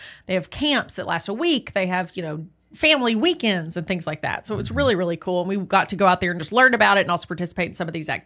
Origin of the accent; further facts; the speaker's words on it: Tennessee, United States; now in Lexington, United States; yes, because it's my home state. I've grown up a lifelong fan